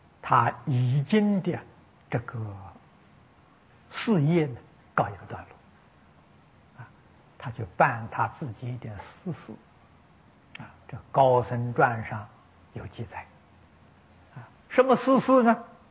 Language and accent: Chinese; China; 我们中国人叫龙王庙，啊，叫供亭庙。